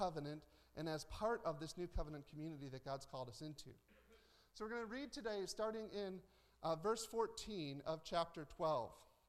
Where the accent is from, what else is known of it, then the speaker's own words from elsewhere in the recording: United States; I mean, I'm an American, so any criticism I'm going to give about Americans, it will hit me first.